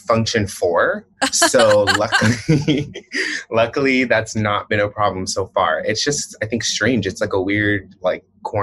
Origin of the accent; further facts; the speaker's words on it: Paterson, New Jersey, United States; So my first path, well, I'm from Paterson, New Jersey, which is like 30 minutes outside of the city.